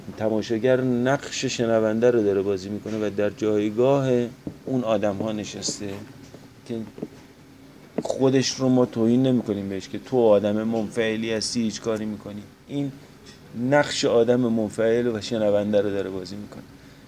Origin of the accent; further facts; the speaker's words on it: Gilan, Iran; first language Azerbaijani; من ترکی بلدم، گیلکی هم بلدم، خوب هم بلدم. ترکی زبان، ترکی آذری زبان مادریمه. توی گیلان بزرگ شدم و گیلکی رو از گیلانی ها بهتر بلدم.